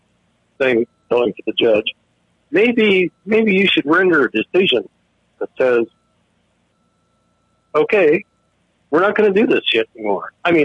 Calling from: Spokane, Washington, United States; Hey, I'm calling from Spokane, Washington. So I'm about 360 miles to the east of Portland.

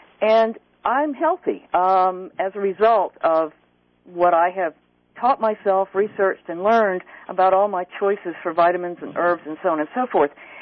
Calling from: Asheville, North Carolina, United States; I'm calling from the Asheville area, North Carolina

